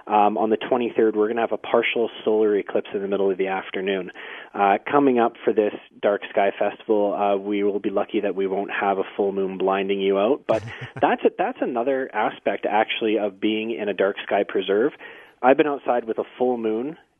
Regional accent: British Columbia, Canada; now in Jasper, Canada; because I'm not from Jasper. I've moved to Jasper in the last year, and I come from British Columbia, and I came from a place where I thought environment was huge, and it is, and lived in a city and then moved out to Jasper

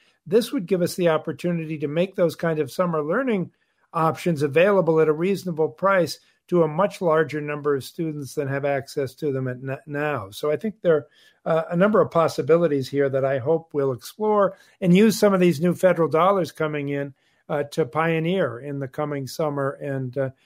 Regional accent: Massachusetts, United States; In most states, I know in my home state of Massachusetts

